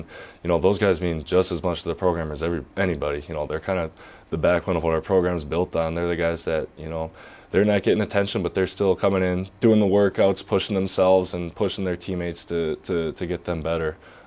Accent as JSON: {"language": "English", "town": "Bloomer", "region": "Wisconsin", "country": "United States", "tie": "born or raised there", "said": "which is about 20 minutes south of Bloomer, Wisconsin, which is my hometown."}